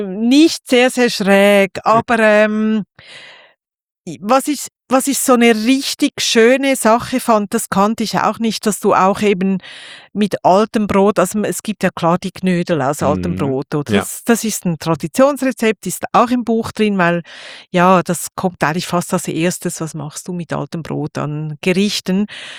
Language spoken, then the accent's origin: German; Switzerland; also bei uns in der Schweiz berühmt